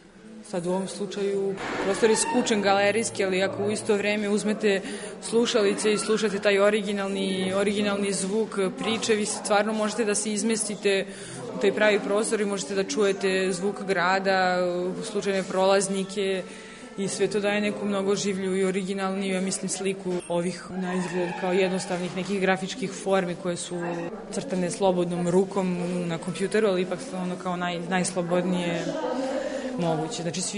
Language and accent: Serbian; Belgrade, Serbia; also born or lived in Čačak; now in Marseille, France; Ja sam rođena u Čačku, onda sam odrasla u Beogradu i sada trenutno živim u Marseju.